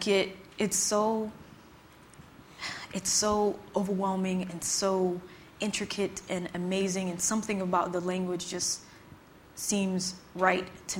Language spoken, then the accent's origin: English; Mississippi, United States; my ideas about that have been informed by my life and by growing up in Mississippi